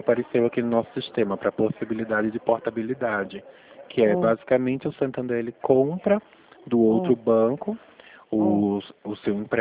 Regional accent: Pernambuco, Brazil; Sou de Pernambuco, embora eu more aqui.

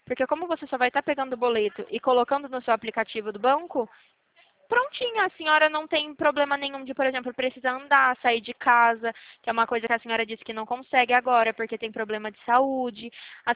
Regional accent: São Paulo, Brazil; eu sou de São Paulo, eu não sei de onde a senhora é, mas eu sou de São Paulo

